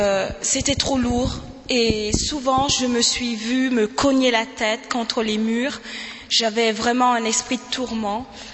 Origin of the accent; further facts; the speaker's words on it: Brest, Brittany, France; Bonsoir. Voilà, je viens de Brest.